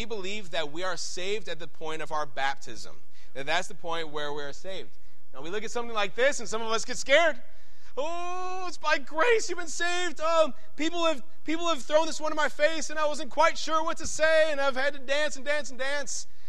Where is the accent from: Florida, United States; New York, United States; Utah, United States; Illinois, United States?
Illinois, United States; Chicago; I am from Chicago. I'm Italian. I am Sicilian. And I love my heritage, but there's a lot of things that I have got to look at and say, amen, that's part of my culture